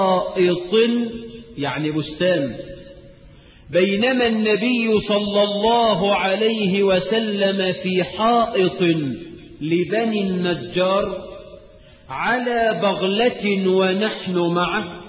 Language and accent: Arabic; Egypt; اللهم اجعل بلدنا مصر آمنة مطمئنة